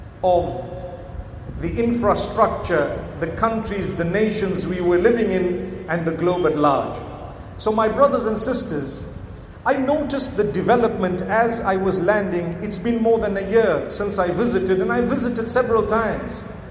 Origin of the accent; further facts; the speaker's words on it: Zimbabwe; You know, when I tell people I come from Zimbabwe, They ask me, do you have lions and elephants in your backyard?